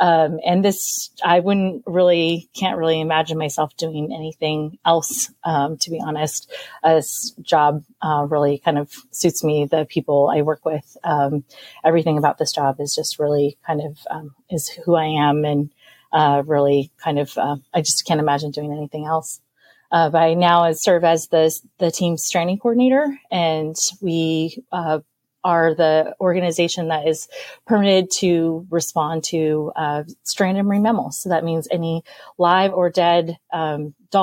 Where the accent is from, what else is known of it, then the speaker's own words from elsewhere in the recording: San Diego, California, United States; So, I grew up in San Diego, so I grew up on the coast. So I was lucky enough to grow up tide pooling with my dad in San Diego.